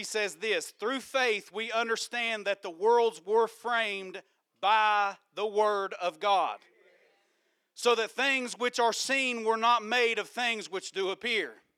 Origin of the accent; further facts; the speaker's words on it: West Virginia, United States; And I'm looking at this water, and I'm from West Virginia, and when I see rocks in the water, I'm not jumping.